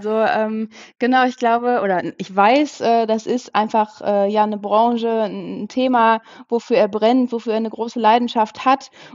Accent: Dortmund, North Rhine-Westphalia, Germany; Also in Dortmund wirklich geboren, aufgewachsen.

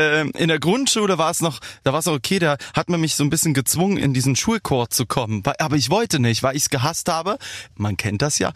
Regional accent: Nordhausen, Thuringia, Germany; In Nordhausen.

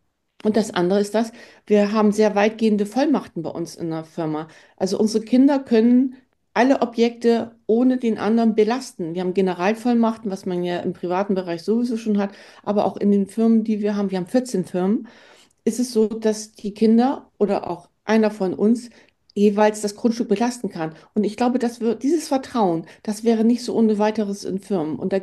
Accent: Bremen, Germany; ich bin aus Bremen

